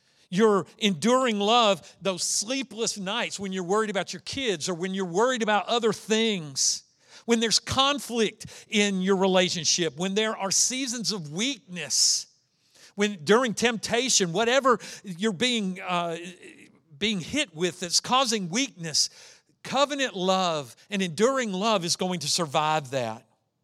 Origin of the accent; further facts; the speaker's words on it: Ohio, United States; that's my Ohio tan, you know, because I'm originally from Ohio